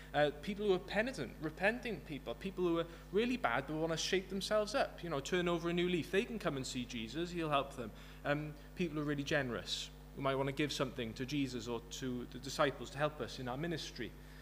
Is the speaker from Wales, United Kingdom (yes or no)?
yes; Maesycwmmer, Wales, United Kingdom; now in Cardiff, United Kingdom; What else do you need to know about me? I'm from Maesicumber in the valleys, the Rhymney Valley, but regrettably I have to live and work in Cardiff now.